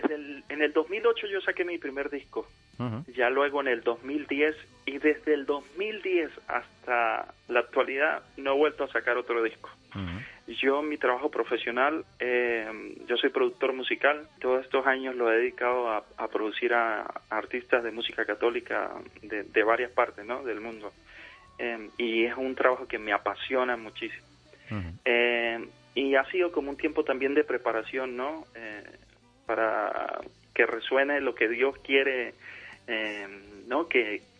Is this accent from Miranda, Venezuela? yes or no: no; Táchira, Venezuela; Cuando le pregunto de qué región del país, me dice del Táchira. Yo le digo: yo soy del Táchira también. Uh-huh. Y le pregunto de qué parte del Táchira, porque nuestra región es muy grande.